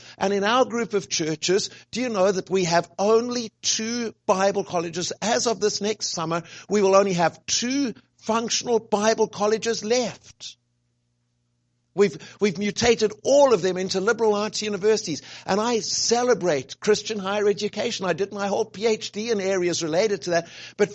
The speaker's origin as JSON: {"language": "English", "country": "South Africa", "tie": "born or raised there", "said": "I've lived on the other side of the fence. I grew up in South Africa."}